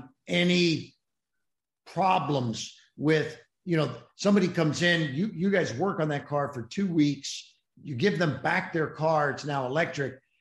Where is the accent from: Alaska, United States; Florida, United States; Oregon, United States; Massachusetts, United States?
Florida, United States; St. Petersburg; She just moved her operation from New York to my hometown of St. Pete, Florida.